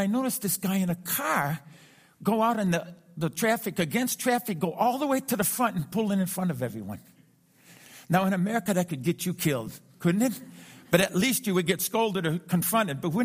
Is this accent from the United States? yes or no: no; Philippines; Amy and Adam, I'm from the Philippines in Asia, so I don't have a watch.